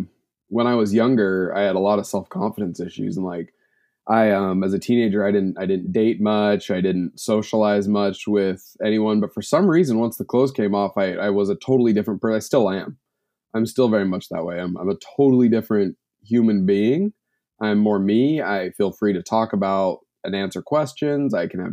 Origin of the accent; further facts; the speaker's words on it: Utah, United States; Yeah, I was actually raised extremely conservative religious. I was raised in Utah.